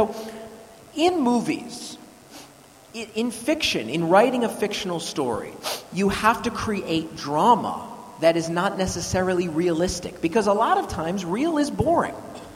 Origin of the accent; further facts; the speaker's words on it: United States; because I'm an American and we are what's called an isolationist people.